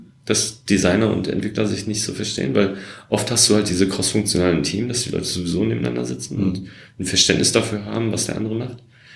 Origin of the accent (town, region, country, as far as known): Essen, North Rhine-Westphalia, Germany; born or raised there; now in Berlin, Germany